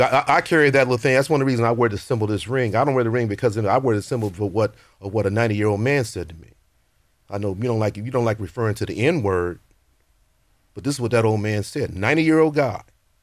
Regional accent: Deep South, United States; I've seen a man lynched. I've seen a man shot. I've seen everything. I'm from the Deep South.

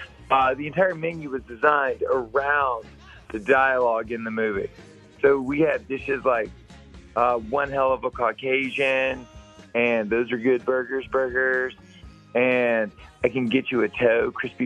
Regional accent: Baton Rouge, Louisiana, United States; I'm from Baton Rouge.

